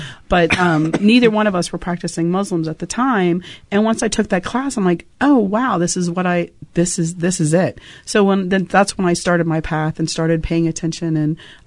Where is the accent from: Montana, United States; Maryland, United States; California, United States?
Maryland, United States; I mean, I was raised Southern Baptist in Maryland, and that religion, it's you know, very fulfilling, and I appreciate that for them, but it wasn't for me.